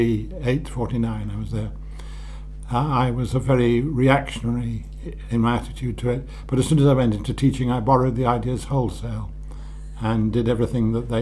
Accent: Bristol, South West England, United Kingdom; I was born in Bristol in 1927.

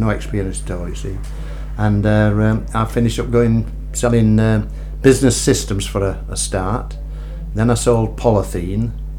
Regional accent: Grimthorpe, Yorkshire and the Humber, United Kingdom; I was born in Grimthorpe near Barnsley, which is a mining village, and I lived there. All my single life, and then I got married while we lived there.

